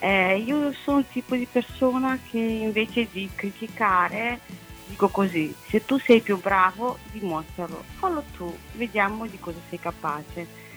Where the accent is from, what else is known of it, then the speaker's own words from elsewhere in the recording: Moldova; Italian is a second language; now in Italy; Io in realtà sono moldava, ma penso che si sente l'accento poco, quest'anno sono diventata cittadina italiana e sono orgogliosa.